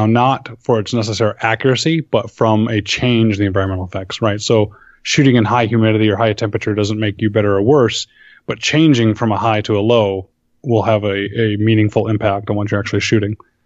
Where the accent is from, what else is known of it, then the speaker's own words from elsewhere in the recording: Phoenix, Arizona, United States; you zero your rifle where I grew up in Phoenix, and you go up to Flagstaff at 7,000 feet to go elk hunting.